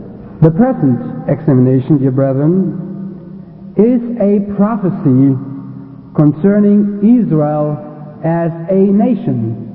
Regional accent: Frankenthal, Rhineland-Palatinate, Germany; my hometown ecclesia of Frankenthal near Mannheim.

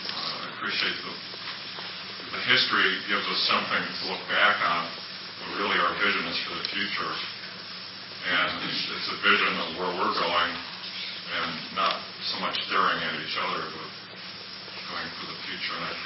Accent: Grand Rapids, Michigan, United States; now in Portland, United States; from Grand Rapids. I used to be from Grand Rapids. Now I'm from Portland.

